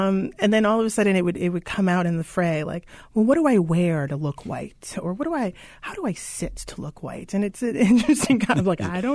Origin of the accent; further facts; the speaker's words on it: New York City, New York, United States; I grew up in Harlem, but went to high school on the Upper East Side.